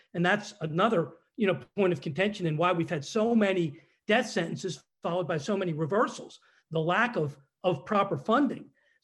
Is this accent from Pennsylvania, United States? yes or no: yes; Lower Merion, Pennsylvania, United States; I grew up in Lower Merion.